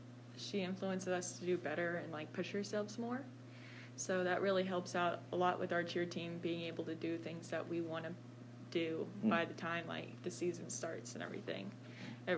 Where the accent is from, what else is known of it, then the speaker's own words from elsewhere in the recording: Oakland City, Indiana, United States; I'm from Oakland City, and I've lived here all my life.